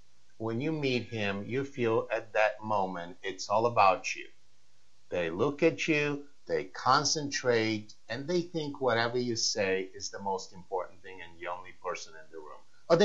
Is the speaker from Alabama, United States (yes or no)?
no; Louisville, Kentucky, United States; And I feel like I grew up in Louisville, Kentucky, so that's my hometown.